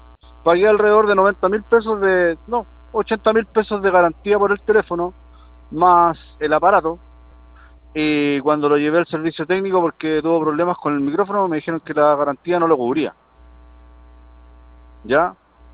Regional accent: Los Ángeles, Biobío, Chile; que yo soy de Los Ángeles

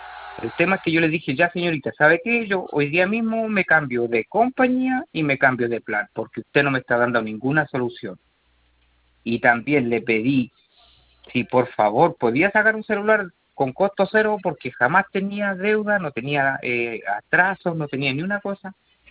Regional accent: Linares, Maule, Chile; Ya, yo soy de acá de Linares.

